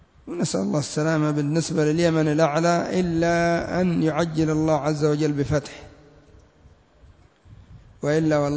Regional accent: Yemen; حتى عندنا في اليمن إذا سبوا الواحد إما أن يقولوا له يا حمار

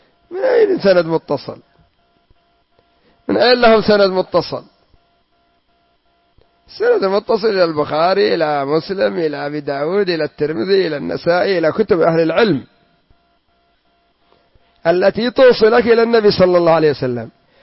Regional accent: Yemen; ونحن عندنا في اليمن

